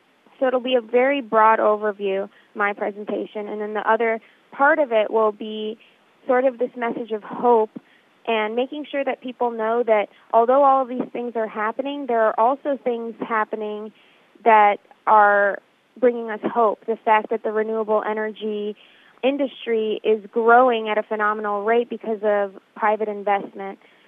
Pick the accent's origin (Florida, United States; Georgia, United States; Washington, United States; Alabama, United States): Florida, United States; Sarasota; Well, I'm from Sarasota and so are the Citizens Climate Lobby